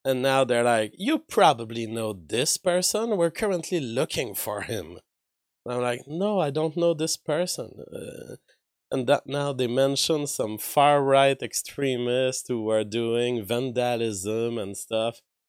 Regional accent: Canada; I'm not anonymous. I'm a Canadian citizen.

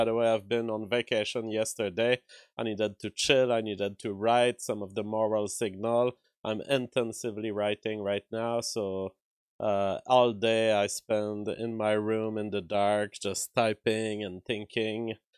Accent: Canada; It's because I'm Canadian.

